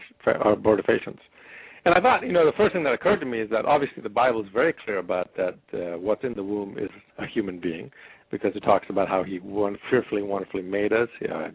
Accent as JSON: {"language": "English", "country": "Yemen", "tie": "born or raised there", "said": "My dad was a professor in physics, and he taught at different universities, and so I grew up in Yemen."}